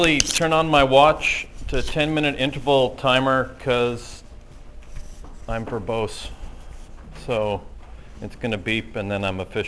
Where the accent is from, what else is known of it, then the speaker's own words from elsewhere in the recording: Canada; Hi, I'm from Canada